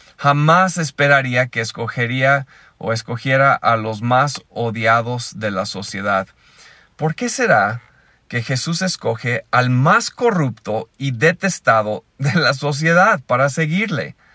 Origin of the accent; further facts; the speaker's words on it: Pátzcuaro, Michoacán, Mexico; de Pátzcuaro